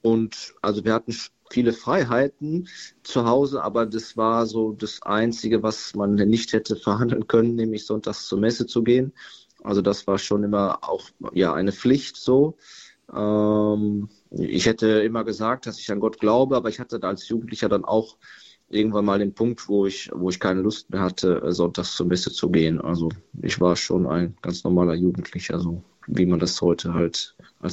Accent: Paderborn, North Rhine-Westphalia, Germany; Ich komme aus Paderborn, aber nicht ganz direkt aus der Stadt, sondern aus einem Vorort.

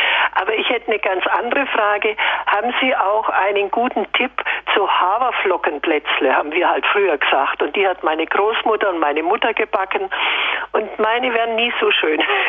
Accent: Bavaria, Germany; ich komme aus Oberfranken

